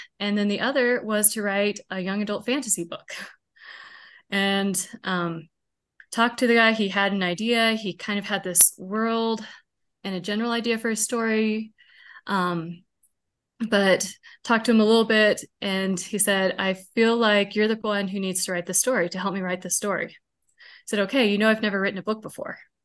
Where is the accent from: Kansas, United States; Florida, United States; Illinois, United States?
Kansas, United States; moved away as an adult; I grew up in Kansas, but we visited a lot. I always wanted to go back there.